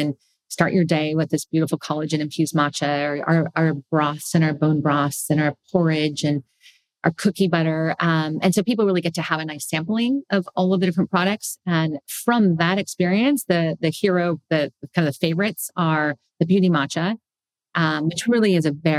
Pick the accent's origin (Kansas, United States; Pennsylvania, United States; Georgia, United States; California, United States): California, United States; Bay Area; I'm a foodie. I mean, I came from the Bay Area, for God's sake.